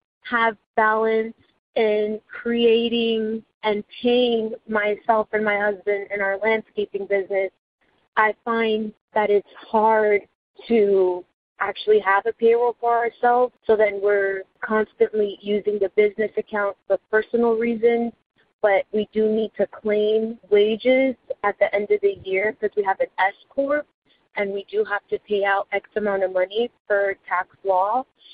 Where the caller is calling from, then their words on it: Tampa, Florida, United States; I am calling from Tampa, Florida.